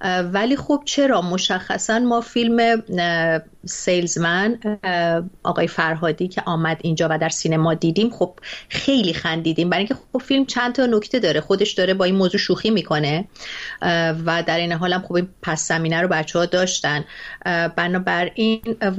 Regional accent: Iran; also born or lived in Dubai, UAE; now in California, United States; من الان 8 سال و خورده ایست که در کالیفرنیا هستم، ولی خب من خیلی ساله که از ایران آمدم بیرون، اما 9 سالی در امارات بودم، در دبی.

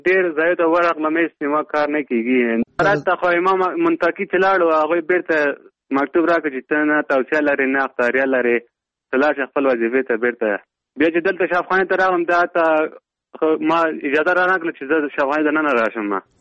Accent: Logar, Afghanistan; now in Kabul, Afghanistan; زه د لوګر اوسېدونکی یم، پلان په کابل کې اوسېږم

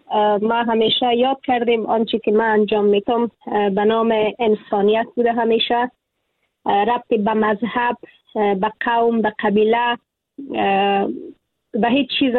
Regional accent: Afghanistan; moved away as an adult; اگر امروز از افغانستانم بیرون شدم در تبعید به سر میبرم

